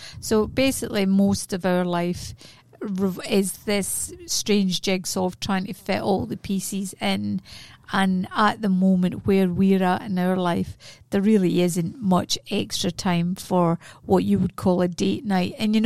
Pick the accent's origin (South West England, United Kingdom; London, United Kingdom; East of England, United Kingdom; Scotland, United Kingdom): Scotland, United Kingdom; now in Australia; He's Australian and I'm Scottish.